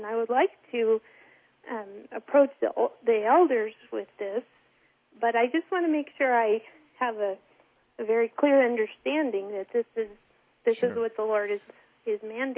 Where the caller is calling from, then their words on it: New Castle, Colorado, United States; I am calling from Newcastle.